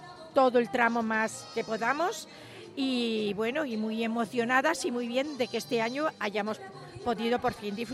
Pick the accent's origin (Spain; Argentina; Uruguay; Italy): Spain; San Sebastián de los Reyes, Community of Madrid; yo soy vecina de aquí, no vecina, soy nacida en San Sebastián de los Reyes, de siempre